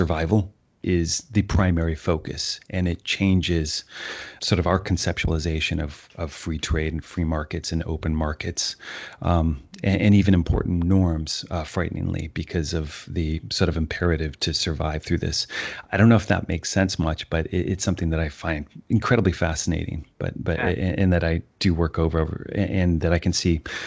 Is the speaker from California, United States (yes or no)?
yes; California, United States; I mean, particularly in California. I'm from California with regard to the wildfires.